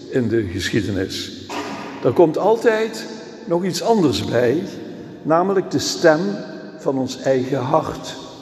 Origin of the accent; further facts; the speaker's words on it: Netherlands; En zo kan het dat ik als Nederlander in 2022